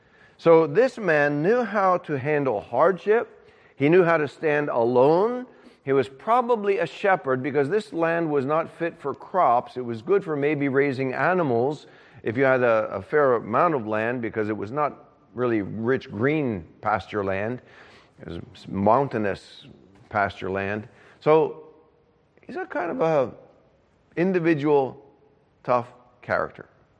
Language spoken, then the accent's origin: English; New Orleans, Louisiana, United States; When I grew up in New Orleans, I would go to a youth camp, and this was statewide from all of Louisiana.